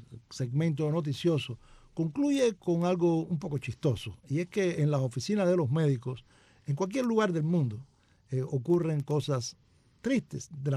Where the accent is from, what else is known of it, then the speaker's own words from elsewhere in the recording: Cuba; como cubanos que somos